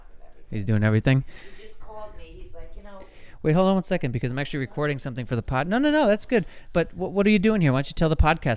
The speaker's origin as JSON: {"language": "English", "region": "New York", "country": "United States", "tie": "born or raised there", "said": "I was in my home state of New York a couple of weekends ago following Washington Days"}